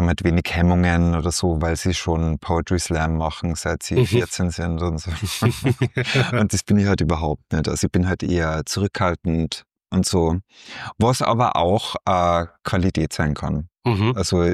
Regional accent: Tyrol, Austria; ich bin aus Tirol und bin aus einer Bauernfamilie.

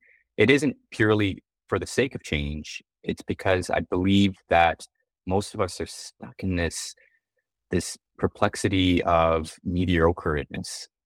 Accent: British Columbia, Canada; also born or lived in Brazil; So I grew up in Canada. I was actually born in Brazil, but grew up most of my life in Canada. I grew up in the mountains of Canada, actually, in a little place over on the West Coast. We grew up on a farm

